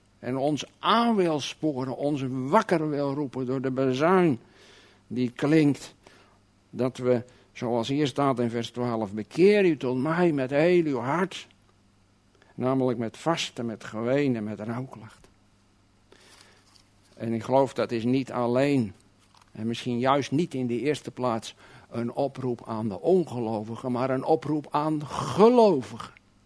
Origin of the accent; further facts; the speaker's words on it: South Holland, Netherlands; ik kom uit Alblasserwaard, daar is alles wat groener dan hier.